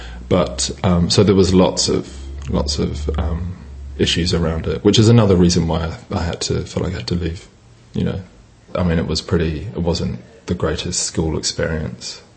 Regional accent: Wellington, New Zealand; moved away; I grew up, I'm from New Zealand, and I grew up in the hut. Went to St. Pat's Silverstream. Yeah, then I moved to London. Well, actually moved to Auckland in 95 and then London in 97.

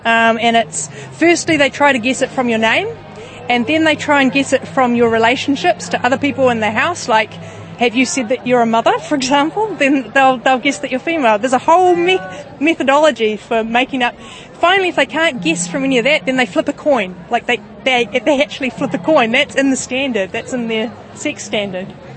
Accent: Newtown, Wellington, New Zealand; I grew up in Newtown, and I went to Newtown School, and I went to South Wellington Intermediate

